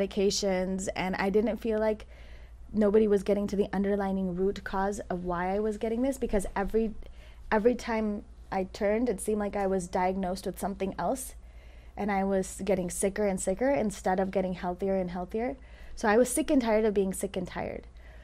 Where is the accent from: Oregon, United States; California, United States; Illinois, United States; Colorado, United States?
Illinois, United States; So I am born and raised in Illinois.